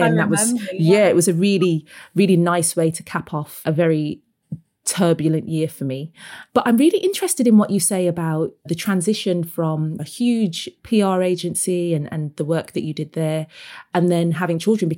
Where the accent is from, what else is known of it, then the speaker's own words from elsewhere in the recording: Birmingham, West Midlands, United Kingdom; as a young Black girl growing up in Birmingham in the 90s, Pride magazine was really, you know, it was like the Bible.